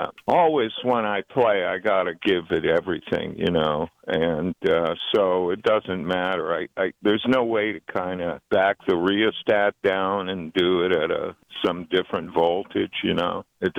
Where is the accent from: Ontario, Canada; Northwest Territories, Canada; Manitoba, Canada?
Ontario, Canada; Ottawa; I'm from Canada originally, and I was in Ottawa as a teenager, and I was about 13